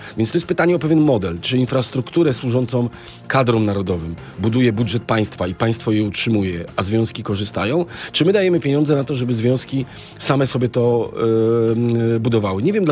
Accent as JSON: {"language": "Polish", "town": "Szczecin", "region": "West Pomeranian Voivodeship", "country": "Poland", "said": "Ja pochodzę ze Szczecina"}